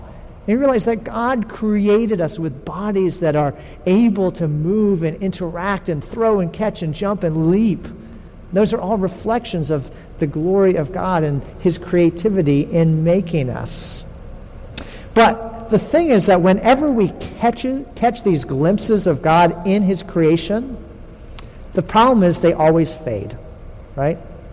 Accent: New England, United States; I grew up in New England. I never saw this until I traveled in the South.

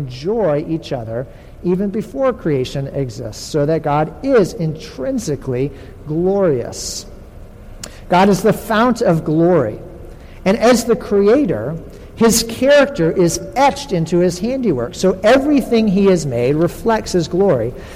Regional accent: New England, United States; I grew up in New England. I never saw this until I traveled in the South.

